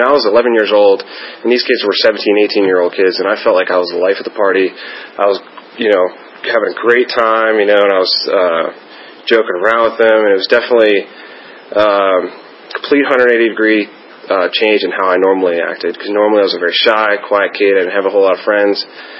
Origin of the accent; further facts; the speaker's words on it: McLean, Virginia, United States; But I grew up in McLean. I mean, I lived a few different places when I was real young, but most of my life was spent living in McLean, Virginia